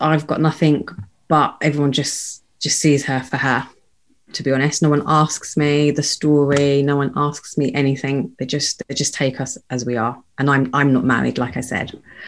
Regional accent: North India, India; we're Asian, we're from India, from North India

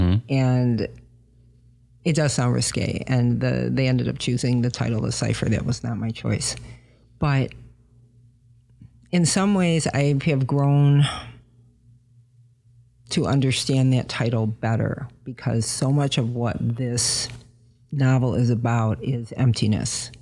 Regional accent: Roseville, Michigan, United States; I grew up on the East Side.

